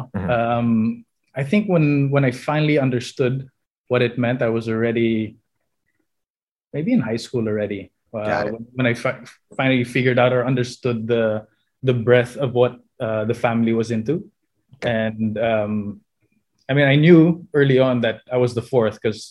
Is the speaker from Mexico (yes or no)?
no; Manila, Metro Manila, Philippines; also born or lived in United States; I was born in the States. Spent about pretty much all my grade school out there, and then came back here to the Philippines in 86.